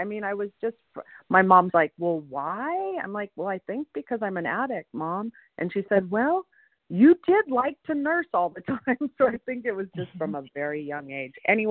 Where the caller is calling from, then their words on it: California, United States; Oh, I'm in Mendocino County of California.